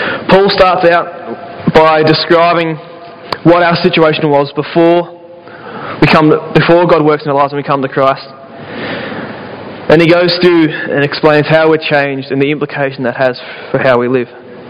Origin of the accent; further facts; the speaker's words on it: Australia; One of the things we love as an Aussie is a good old underdog story, the good rags to riches.